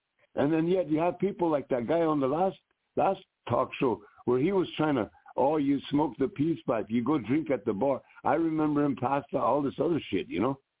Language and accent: English; South Dakota, United States; I said, I'm from South Dakota, I'm Oglala. I said, I'm down here in Pomo country.